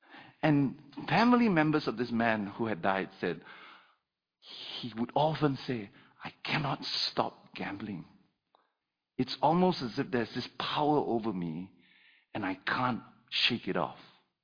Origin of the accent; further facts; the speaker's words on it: Malaysia; I come from Malaysia, in which the spiritual realm is quite real.